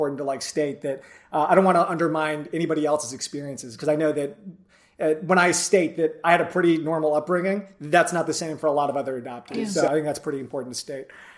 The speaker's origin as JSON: {"language": "English", "region": "California", "country": "United States", "tie": "born or raised there", "said": "I consider the fact that I got to grow up in the place that I did, it's just all timing and luck. I had no idea that I was going to grow up in Southern California."}